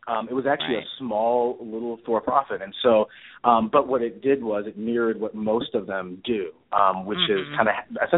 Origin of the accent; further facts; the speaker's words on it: Cleveland, Ohio, United States; I'm from Cleveland, and so I always talked about things from that sort of perspective of always kind of being the underdog